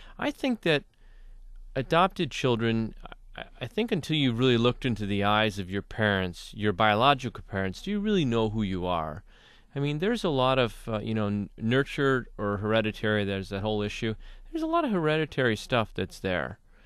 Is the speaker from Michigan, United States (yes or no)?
yes; Farmington Hills, Michigan, United States; I grew up in Farmington Hills. I was great family. I was adopted, but I grew up in Farmington Hills, went to Farmington High School